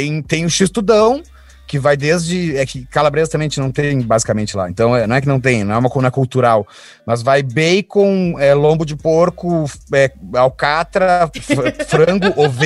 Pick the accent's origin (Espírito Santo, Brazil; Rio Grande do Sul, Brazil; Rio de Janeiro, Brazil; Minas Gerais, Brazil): Rio Grande do Sul, Brazil; Pelotas; eu me criei em Pelotas, tá? Que é uma cidade que tem... Pelotas, nos áureos tempos, tinha 198 trailers lado a lado, assim